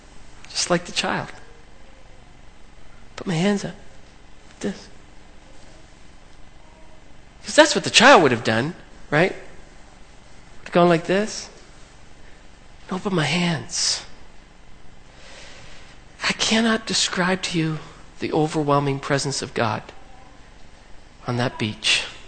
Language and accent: English; Saskatchewan, Canada; because we're from Saskatchewan in the snow